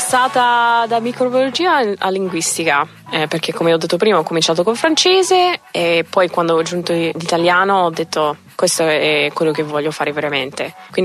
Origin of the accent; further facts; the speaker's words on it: Texas, United States; born there; Italian is a second language; also born or lived in Rome; ho 30 anni e nonostante il mio cognome non sono italiana, sono americana, nata in Texas, però ho vissuto 3 anni a Roma e mi sento dentro di me una parte italiana.